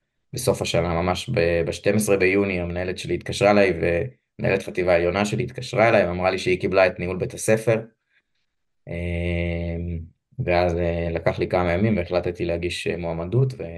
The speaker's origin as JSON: {"language": "Hebrew", "region": "Northern District", "country": "Israel", "tie": "born or raised there", "also_born_or_lived": "Metula", "said": "גדלתי בעמק ישראל, וזה מעניין, בהמשך אני אסביר למה. בכיתה ז' ההורים שלי עברו למטולה, עיירת הרפאים של ימינו, וגדלתי שם, ביליתי את שנות נערותיי."}